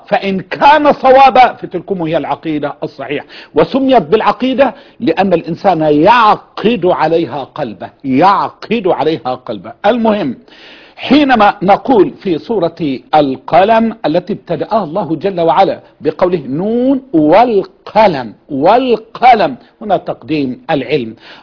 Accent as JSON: {"language": "Arabic", "country": "Egypt"}